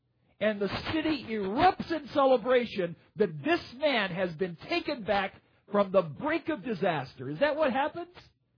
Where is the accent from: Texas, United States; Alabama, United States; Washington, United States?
Alabama, United States; let's say, Pennsylvania to my home state of Alabama